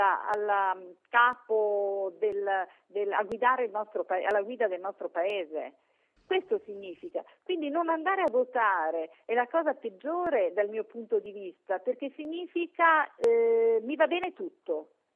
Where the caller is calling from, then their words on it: Veneto, Italy; In questo momento io le parlo da un Veneto che è sempre stato una regione traino dell'economia nazionale